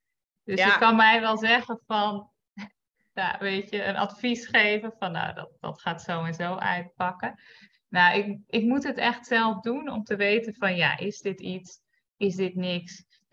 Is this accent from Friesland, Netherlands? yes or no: yes; Friesland, Netherlands; moved away as an adult; Ik ben opgegroeid in Friesland. Ben op mijn 18e al gaan reizen naar Amerika.